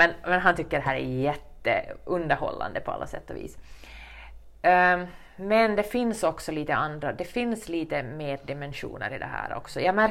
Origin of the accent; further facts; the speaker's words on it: Jakobstad, Ostrobothnia, Finland; när jag går på lunch på stan där hemma i Jakobstad